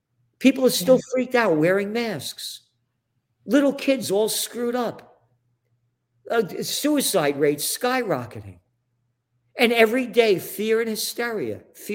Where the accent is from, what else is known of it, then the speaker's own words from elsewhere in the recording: United States; I'm only me because I'm an American.